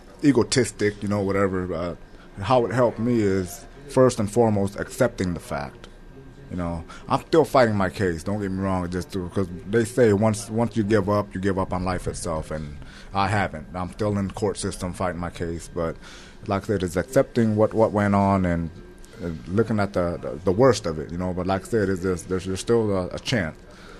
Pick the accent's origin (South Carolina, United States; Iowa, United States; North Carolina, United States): Iowa, United States; Des Moines; also born or lived in Chicago; I grew up in Des Moines. Mm-hmm. I was born in Chicago, you know, and we left one violent city to me, Des Moines is a town, you know, coming from the big city.